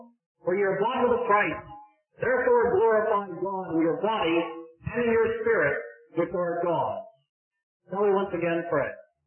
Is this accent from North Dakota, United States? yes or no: no; Pittsburgh, Pennsylvania, United States; born there; I knew it when I was a tiny child. Like when I was born in Pittsburgh many years ago